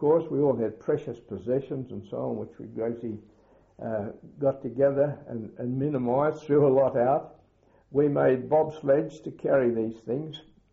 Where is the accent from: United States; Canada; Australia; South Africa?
Australia; And being an Australian, I said, no, we'll split it in half